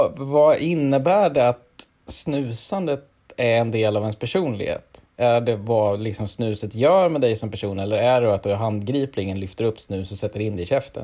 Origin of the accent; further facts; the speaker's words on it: Kumla, Örebro County, Sweden; Jag är från Kumla.